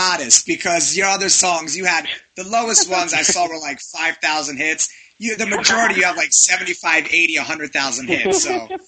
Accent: New York, United States; I grew up in New York, so I don't know what any of you are talking about right now. I'm a New Yorker.

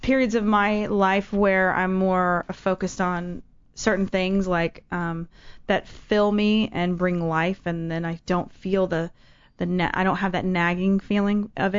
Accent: Texas, United States; Well, it's interesting, kind of growing up in Texas, I mean, and not just Texas, but like the town I grew up

